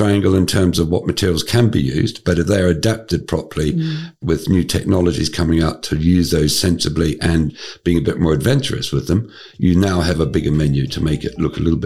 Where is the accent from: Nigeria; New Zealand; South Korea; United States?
New Zealand; now in United Kingdom; I come from New Zealand